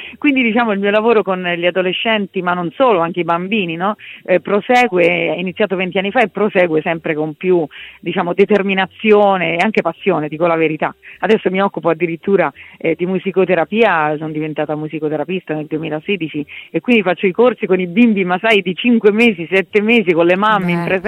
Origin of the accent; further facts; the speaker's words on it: Vasto, Abruzzo, Italy; che è proprio delle mie parti, di Vasto